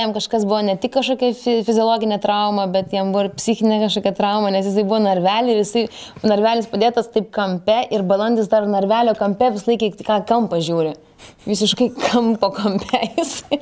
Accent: Klaipėda, Klaipėda County, Lithuania; now in Vilnius, Lithuania; aš iš Klaipėdos atvažiavus į Vilniui Fabus

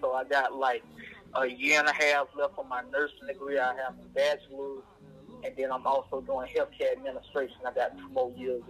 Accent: Lake City, Florida, United States; I'm from Lake City. From Lake City. I go to school at FAMU, Tallahassee.

